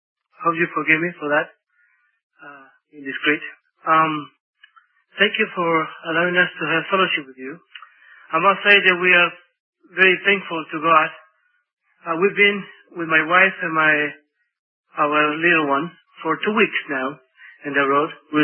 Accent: Honduras; now in United States; I am from Honduras. I have been in the United States for 16 years.

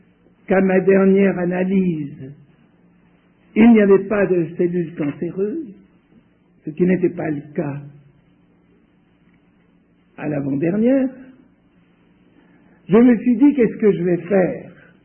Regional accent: Switzerland; comme je viens de Suisse

